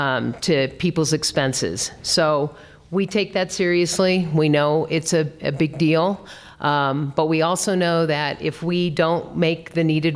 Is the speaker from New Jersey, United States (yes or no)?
no; Stratton, Colorado, United States; I'm a small town girl. I grew up in Eastern Colorado. I'm a fourth generation Coloradan. Stratton's my hometown.